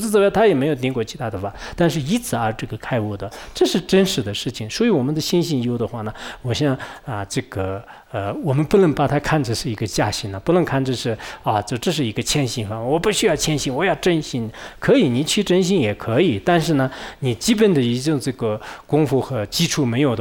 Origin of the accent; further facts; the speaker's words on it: Luhuo, Sichuan, China; 我的家乡路火有一个叫做加泽之徒啊